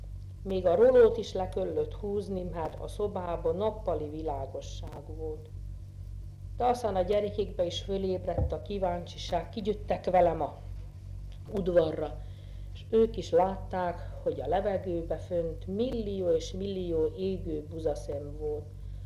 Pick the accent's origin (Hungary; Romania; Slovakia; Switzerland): Slovakia; Šamorín, Trnava Region; pedig somorjai vagyok már 10 éves korom óta